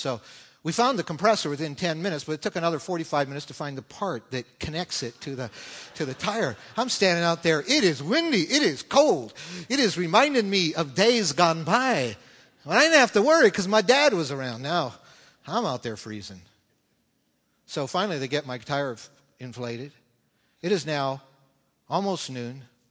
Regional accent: Winnipeg, Manitoba, Canada; I grew up in Winnipeg, up in there in the Canadian prairies.

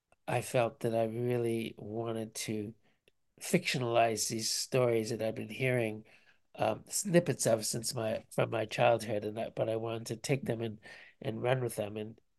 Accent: Canada; It's already very hard to generate excitement and interest as a Canadian writer.

